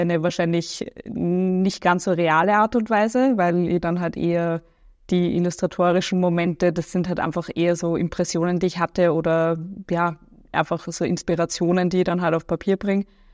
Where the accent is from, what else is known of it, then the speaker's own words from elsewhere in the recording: Vienna, Austria; Ich bin ja ursprünglich aus Wien und meine Family lebt dort, bin dort einmal im Monat meistens.